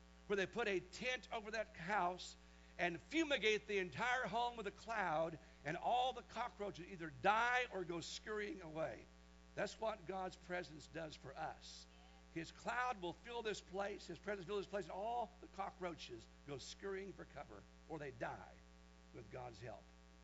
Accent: Kansas, United States; the church I was raised in back in Kansas was a full gospel, spirit-filled church, but very, very conservative

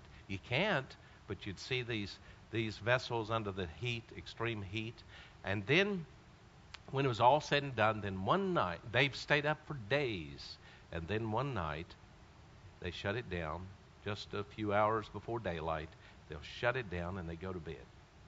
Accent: Bristol, Virginia, United States; I was born and raised, I was raised in Bristol, Virginia.

